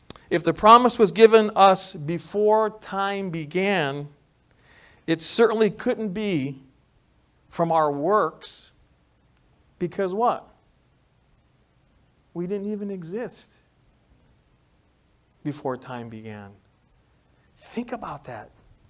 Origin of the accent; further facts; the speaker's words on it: New York, United States; accent: New York; The Apostle Paul, my New York accent came out.